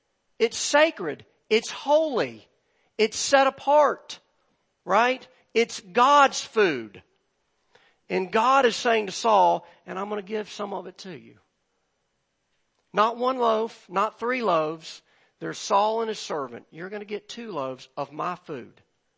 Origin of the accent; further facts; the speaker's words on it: United States; Now, again, as an American, that doesn't resonate that much with us.